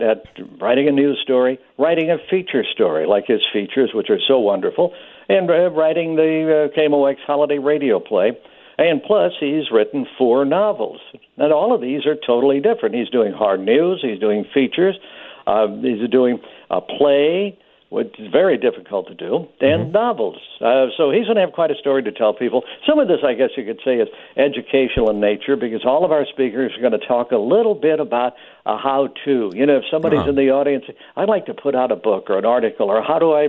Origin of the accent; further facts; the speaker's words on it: St. Louis, Missouri, United States; But this is so memorable about St. Louis music and growing up in St. Louis.